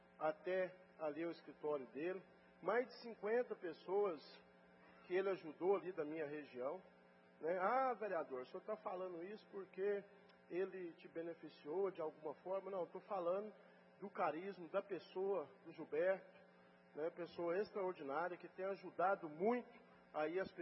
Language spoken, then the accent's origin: Portuguese; Campo Belo, Minas Gerais, Brazil; aonde é 12 quilômetros da minha cidade natal, sou de Campo Belo